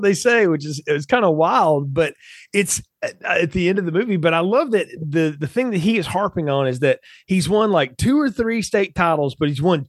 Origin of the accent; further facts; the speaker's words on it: Alabama, United States; And I was like, yeah, but I grew up in Alabama. Football's a big deal here, high school, whatever.